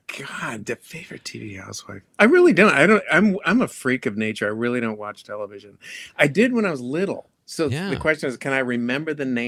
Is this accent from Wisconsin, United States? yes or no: yes; Madison, Wisconsin, United States; But, yeah, and so I grew up in Madison. My mom founded the Madison Boy Choir.